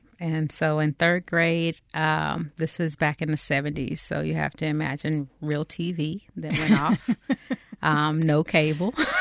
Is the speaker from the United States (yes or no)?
yes; Dallas, Texas, United States; And so I grew up in Dallas, Texas, not near an ocean.